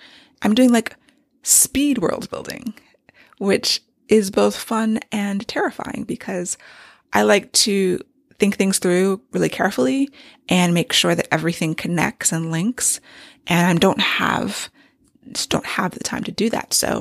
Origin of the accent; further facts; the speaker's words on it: United States; I am American and grew up here and we are familiar with Western things.